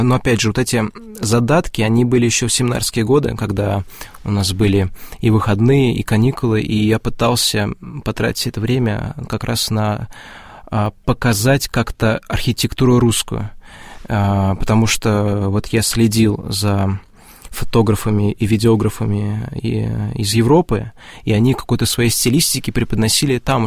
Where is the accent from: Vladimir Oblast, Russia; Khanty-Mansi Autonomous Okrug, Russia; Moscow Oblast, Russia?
Vladimir Oblast, Russia; Gus-Khrustalny; нельзя сказать, что я там Суздалец даже. Я вообще родом из Гуся-Хрустального.